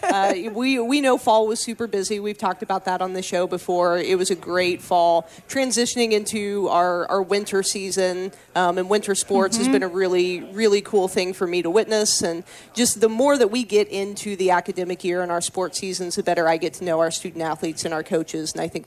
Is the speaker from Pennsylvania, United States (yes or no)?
no; Indiana, United States; Originally from southern Indiana, so our winters did not look a lot like this at all.